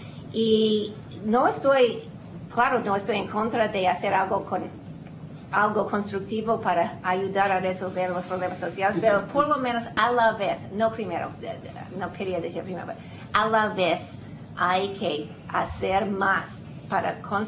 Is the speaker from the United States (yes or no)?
yes; United States; yo como norteamericana, yo leo los periódicos